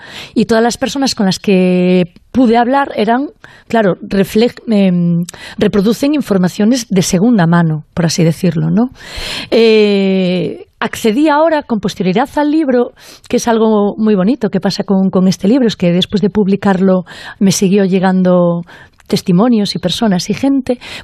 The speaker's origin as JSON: {"language": "Spanish", "town": "A Estrada", "region": "Galicia", "country": "Spain", "tie": "born or raised there", "said": "Yo, por ejemplo, no ni siquiera me crié en Vila García, me crié en otra, en Astrada, en la zona de Tabeirós"}